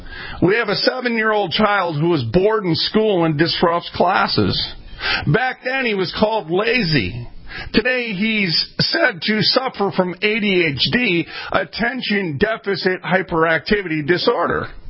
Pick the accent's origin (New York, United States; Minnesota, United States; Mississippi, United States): Minnesota, United States; Minneapolis; I'm from North Minneapolis.